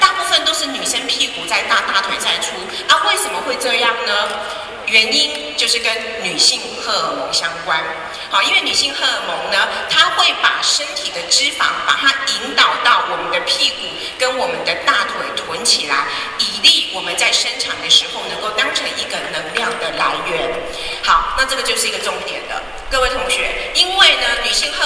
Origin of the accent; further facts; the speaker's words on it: Taiwan; 那虽然说我们台湾人哈，我看散了哈，有变瘦了啦哈